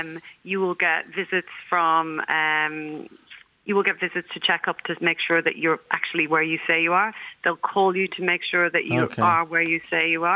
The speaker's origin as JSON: {"language": "English", "region": "Connacht", "country": "Ireland", "said": "I'm from County Mayo. I've still got lots of family back there."}